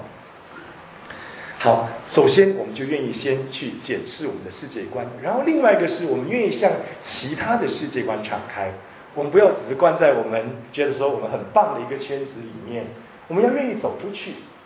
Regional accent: Singapore; 这就是我们新加坡人的特色

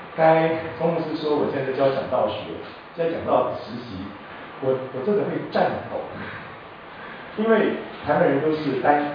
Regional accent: Singapore; 我来自新加坡，新加坡，你们有去过新加坡吗？

